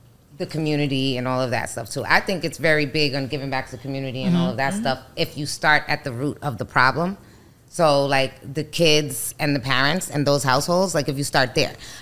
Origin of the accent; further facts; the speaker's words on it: New York, United States; When I was growing up in New York, like, I was all kind of shit.